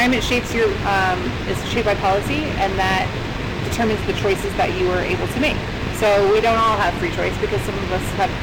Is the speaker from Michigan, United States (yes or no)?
no; California, United States; I married a North Dakotan. I'm a Californian